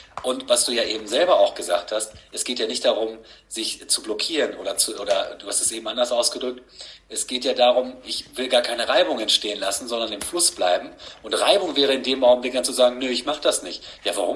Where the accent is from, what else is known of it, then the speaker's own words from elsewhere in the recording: Gütersloh, North Rhine-Westphalia, Germany; now in Paderborn, Germany; ich wohne jetzt seit 20 Jahren hier. Man könnte sagen, ich komme eigentlich aus Gütersloh, aber es ist nicht so weit.